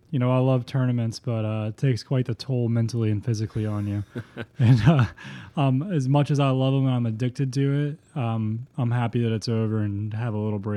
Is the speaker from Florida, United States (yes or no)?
yes; Florida, United States; Yeah, man. It was super incredible. We live on a 2x4 mile island.